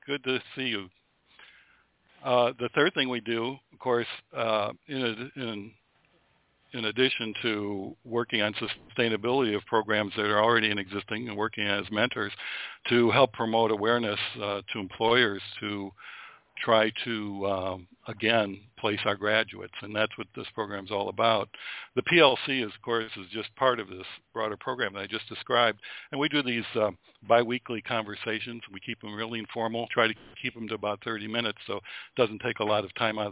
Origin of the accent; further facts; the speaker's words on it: Illinois, United States; Cook County, my hometown